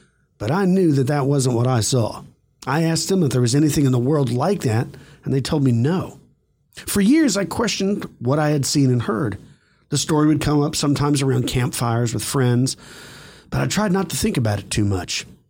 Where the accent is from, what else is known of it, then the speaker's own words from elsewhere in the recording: Denver, Colorado, United States; I'm from Denver, Colorado.